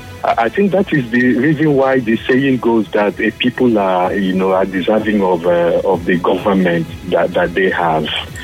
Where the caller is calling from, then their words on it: Eliozu, Rivers, Nigeria; I'm calling from Eliozu.